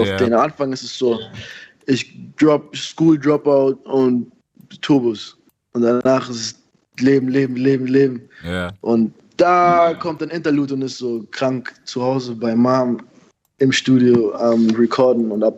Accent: Bavaria, Germany; ich komme aus Bayern, Bruder. Ich kriege jeden Tag fünf Sprüche, Bruder.

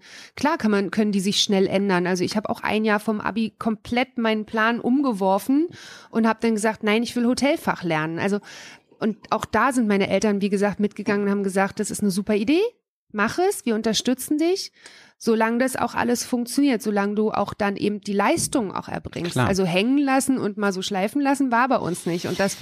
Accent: East Germany, Germany; Und ich bin ja in der DDR aufgewachsen, bis ich 14 war

